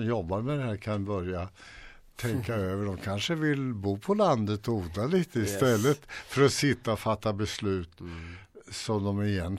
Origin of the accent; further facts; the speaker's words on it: Sweden; born there; Jag får en liten dusör därför att jag är svensk och jag är född här och så vidare.